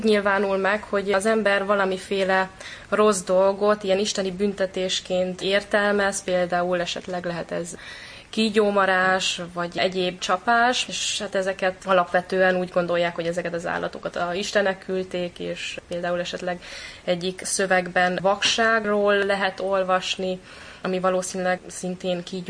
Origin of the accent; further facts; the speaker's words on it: Budapest, Hungary; én itt születtem Budapesten, és itt is nőttem fel.